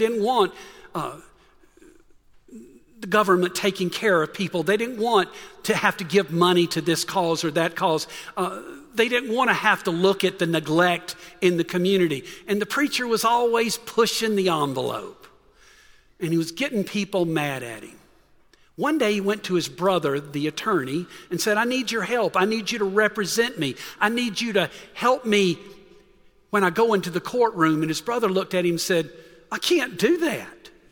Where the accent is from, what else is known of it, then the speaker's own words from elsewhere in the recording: Georgia, United States; I'm from Middle Georgia, and in a nearby county, there were two brothers.